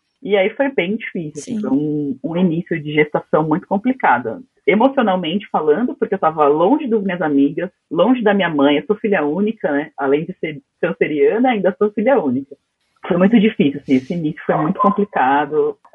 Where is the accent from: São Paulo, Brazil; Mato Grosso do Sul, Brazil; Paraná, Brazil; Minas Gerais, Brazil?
São Paulo, Brazil; also born or lived in Salvador; Depois de 2 anos de casada, eu fui morar em Salvador com ele, sou de São Paulo, né? Nós dois somos de São Paulo, paulistanos e tal.